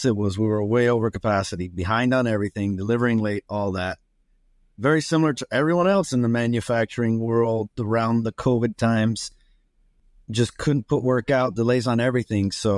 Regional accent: Miami, Florida, United States; I grew up in Miami, Florida, 45 minutes south, and I never knew there was a marine industry in Fort Lauderdale.

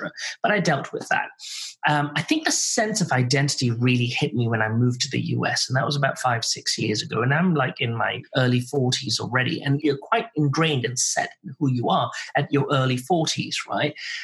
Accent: Malaysia; also born or lived in United Kingdom; now in United States; I actually come from Malaysia. I was originally born and brought up in Malaysia. And I then moved to the UK for about 20-something years and then have been in the US now for about 5 or 6 years.

